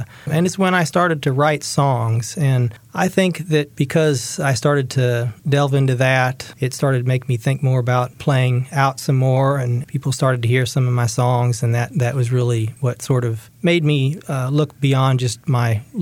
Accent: Missouri, United States; But it's a song I wrote about my home state and the area around there. Actually, my home state's Missouri.

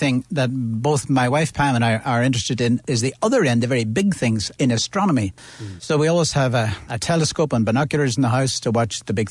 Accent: Northern Ireland, United Kingdom; moved away as an adult; now in Dublin, Ireland; I'm from Tyrone originally. Uh-huh. I came to Dublin to study. Uh-huh. I came to study natural sciences in Trinity College.

